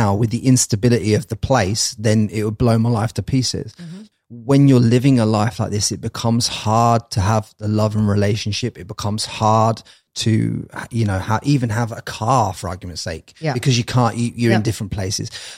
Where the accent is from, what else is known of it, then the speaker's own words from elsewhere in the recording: England, United Kingdom; as a young guy growing up in England, the way that I was taught